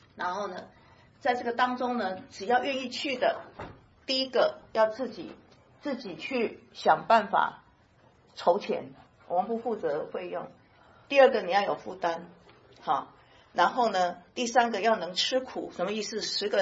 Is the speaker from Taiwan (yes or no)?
yes; Taiwan; 美国5个，我们台湾人5个哈。